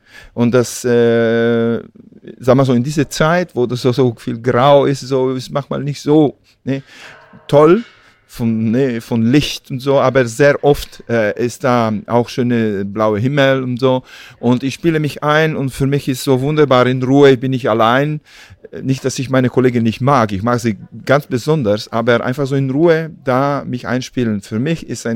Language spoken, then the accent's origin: German; Italy; now in Hamburg, Germany; ich bin Italiener